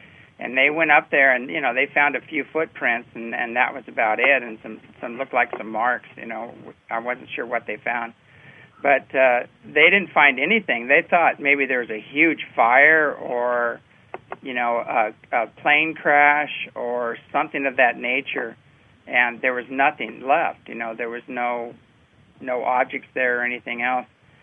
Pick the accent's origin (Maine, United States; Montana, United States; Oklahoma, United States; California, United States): California, United States; Apple Valley; Well, you know, I was raised in Apple Valley, California, and Hesperia is basically where his main lab was